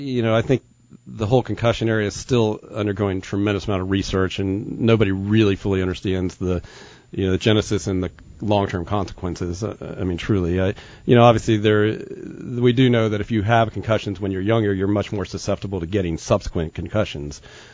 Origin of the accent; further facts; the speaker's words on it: Cocoa Beach, Florida, United States; Well, I went to school at Princeton, but I grew up in Cocoa Beach, Florida, actually.